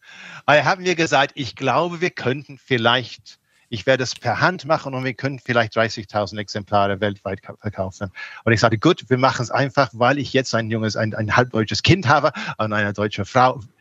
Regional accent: England, United Kingdom; German is a second language; was mir als Engländer ganz fremd war

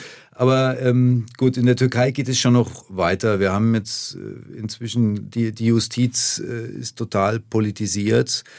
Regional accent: Erlangen, Bavaria, Germany; Wir gehen nach Erlangen, das ist meine Heimatstadt.

